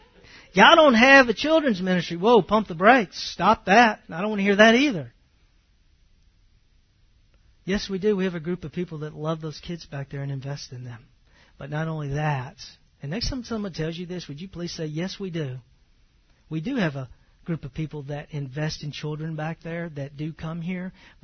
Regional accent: the South, United States; And I can make fun of Southern. I'm from the South, okay?

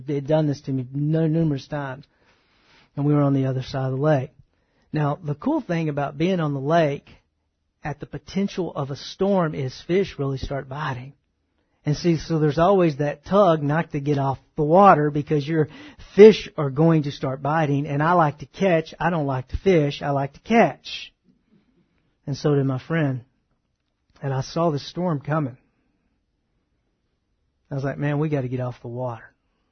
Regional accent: Texas, United States; I spent quite a bit of time on the water because I grew up in East Texas and I like to bass fish.

